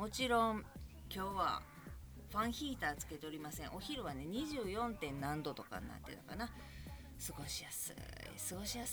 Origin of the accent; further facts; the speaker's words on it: Kobe, Hyogo, Japan; 私は神戸の人として